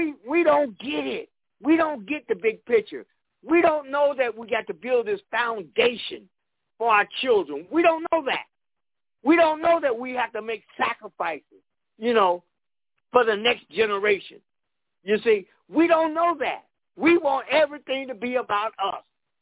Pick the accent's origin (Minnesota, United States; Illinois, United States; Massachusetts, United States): Illinois, United States; Chicago; Born and raised in Chicago. Right. I'm a Chicago boy.